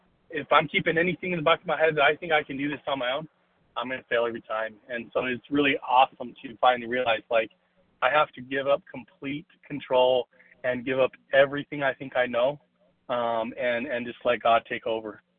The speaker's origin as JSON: {"language": "English", "region": "Arizona", "country": "United States", "said": "from Arizona."}